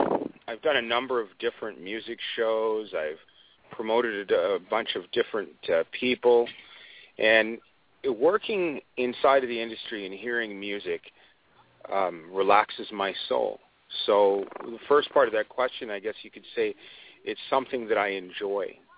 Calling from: Vancouver, British Columbia, Canada; I'm calling in from Vancouver, Canada.

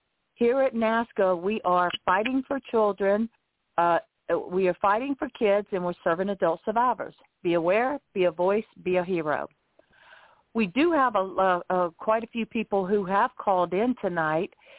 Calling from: Lighthouse Point, Florida, United States; I'm calling in from Lighthouse Point, Florida, and I will be your host tonight.

